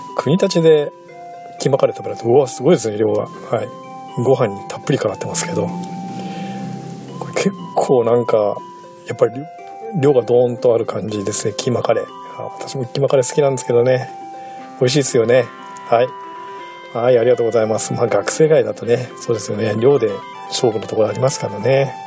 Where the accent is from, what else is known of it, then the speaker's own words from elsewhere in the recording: Izumo, Shimane, Japan; 私の実家がある田舎の出雲大社